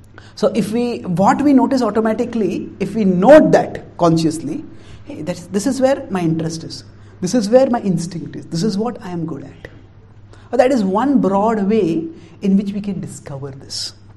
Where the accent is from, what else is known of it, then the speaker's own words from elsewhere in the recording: India; English is a second language; And many times Indians are, I'm Indian, but sorry, but Indians sometimes make a massacre of grammar.